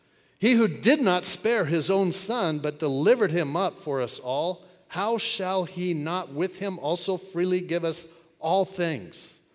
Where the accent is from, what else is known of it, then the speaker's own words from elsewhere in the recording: Hermosa Beach, California, United States; I grew up in Hermosa Beach. My dad was a police officer up in Hermosa Beach.